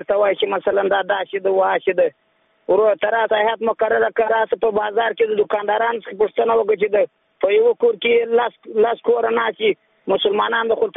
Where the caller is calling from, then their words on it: Bala Murghab, Badghis, Afghanistan; زه د بادغیس دی ولایت ته د بالا مرغاب ولسوالۍ څخه غږېږم.